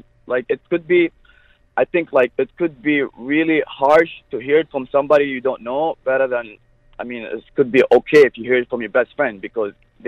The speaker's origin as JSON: {"language": "English", "country": "United Arab Emirates", "said": "I'm from the UAE, actually."}